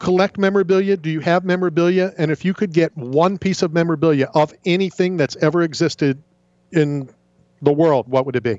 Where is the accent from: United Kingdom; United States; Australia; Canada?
United States; Philadelphia, Pennsylvania; born there; Philadelphia, you know, I didn't grow up. I was born in Philly. I've gone to some of those streets.